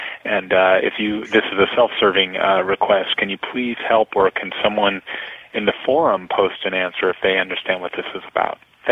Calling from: San Francisco, California, United States; I'm calling from the San Francisco Bay Area.

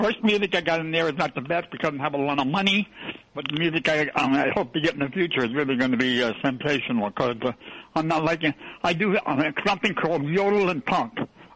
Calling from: Jamaica, Queens, New York, United States; I'm calling from Jamaica, Queens.

